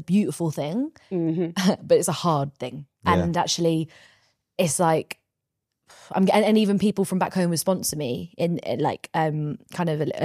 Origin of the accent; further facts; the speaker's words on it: England, United Kingdom; I am English, but I think I really battle with that of like, I'll never know.